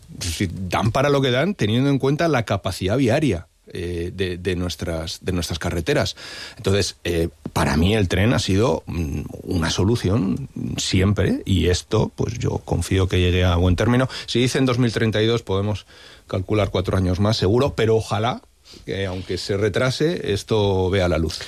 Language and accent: Spanish; Vitoria, Basque Country, Spain; En mi ciudad natal, en Vitoria, hay un tranvía fantástico, que es una ciudad más pequeña que Palma